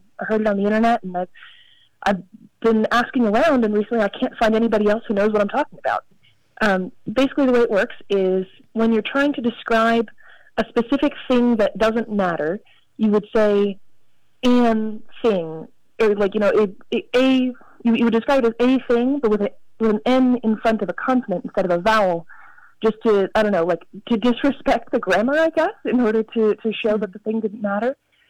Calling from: Denver, Colorado, United States; I'm calling from Denver, Colorado.

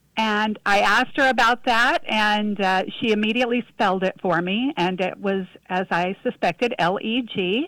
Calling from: Alabama, United States; I'm joined by my student Mara, and we are calling from the University of North Alabama.

